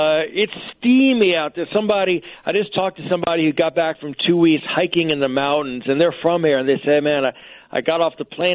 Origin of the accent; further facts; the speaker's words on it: New York, United States; Because I grew up in New York, when it's hot and there's palm trees, I could be wearing a suit.